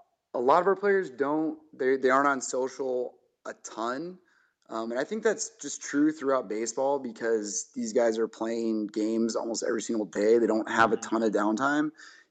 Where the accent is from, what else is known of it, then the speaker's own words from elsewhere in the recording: California, United States; I know growing up in the Bay Area, the garlic fries at AT&T Park were always pretty amazing. I didn't actually go to a ton of Giants games because I grew up as an A's fan, being from the East Bay.